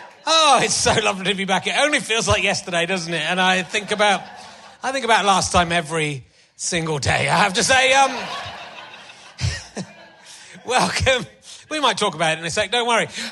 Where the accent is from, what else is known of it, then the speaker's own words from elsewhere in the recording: Yorkshire and the Humber, United Kingdom; I'm from Yorkshire. I'm allowed to make those jokes.